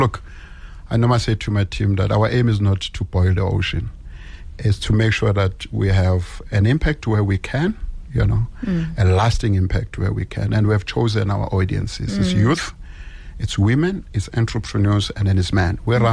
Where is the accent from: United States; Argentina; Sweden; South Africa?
South Africa; Orange Farm, Gauteng; I grew up in Orange Farm.